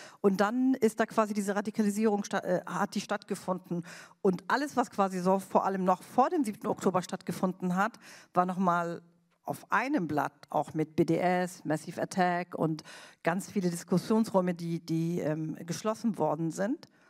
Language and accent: German; Berlin, Germany; ich bin Berlinerin